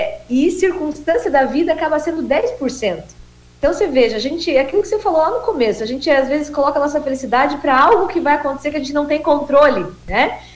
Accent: Jaraguá do Sul, Santa Catarina, Brazil; É um nome bem alemão, viu, gente? Sou aqui de Jaraguá do Sul, Santa Catarina.

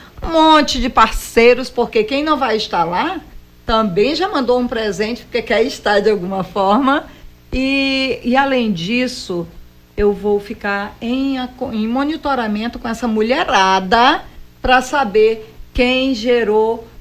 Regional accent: Rio Branco, Acre, Brazil; now in Recife, Brazil; Eu sou acriana de Rio Branco e hoje moro no Recife.

